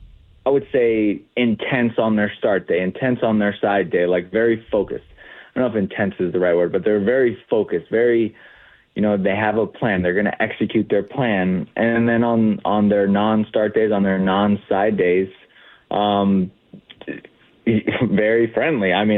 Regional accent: Florida, United States; I grew up in South Florida. Like, that's probably my favorite place to go back and visit.

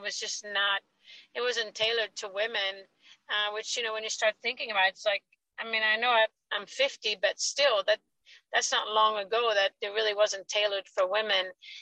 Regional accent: Sweden; I growing up in Sweden

